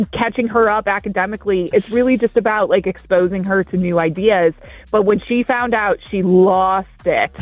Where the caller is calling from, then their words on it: Bel Air, United States; from Bel Air.